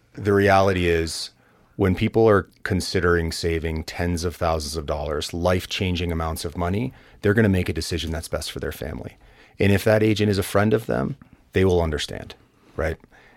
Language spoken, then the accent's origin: English; East Coast, United States; I grew up on the East Coast.